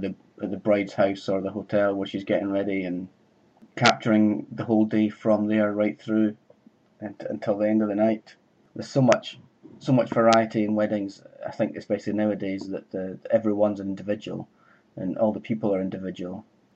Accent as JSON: {"language": "English", "region": "Scotland", "country": "United Kingdom", "moved": "as an adult", "said": "I am originally from Caithness, that's how I know Louise. I left Caithness about 20 years ago when I was, I think, maybe 18 or 19 or so. I do still have lots of family still back in Caithness."}